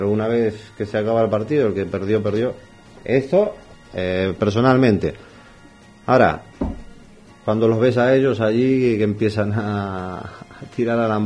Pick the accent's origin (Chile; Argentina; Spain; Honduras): Argentina; O sea que es una cosa que tenemos, ¿no?, todos los argentinos.